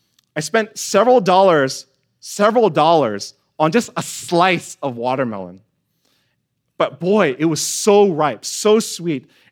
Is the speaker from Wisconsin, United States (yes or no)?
no; Sacramento, California, United States; I know in my family, growing up in Sacramento, we had an orange tree, we had a peach tree, and a lemon tree.